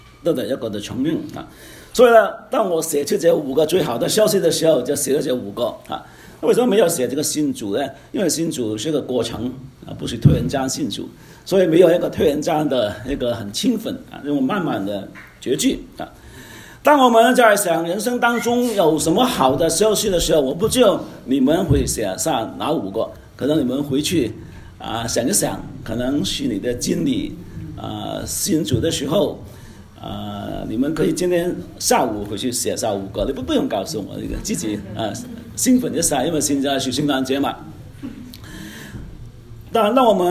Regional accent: China; 作为一个中国人也不错

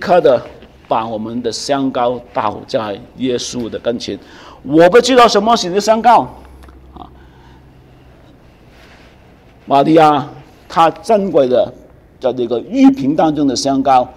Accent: China; 我们中国人常常说，生擒一颗豆，啊，好过死后一个猪头。

